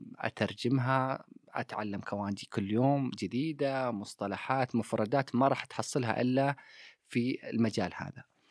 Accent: Saudi Arabia; moved away as an adult; now in Japan; أنا كشاب سعودي يعني خلينا أقول قضيت يمكن 8 سنوات لحد الآن يعني، وما زالت يعني ممكن كرحلة كاملة يمكن حوالي 10 سنوات بين السعودية واليابان

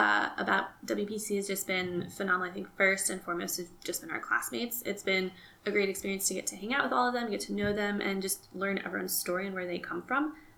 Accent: Chicago, Illinois, United States; now in Arizona, United States; I'm originally from Chicago, never thought I was going to live in Arizona.

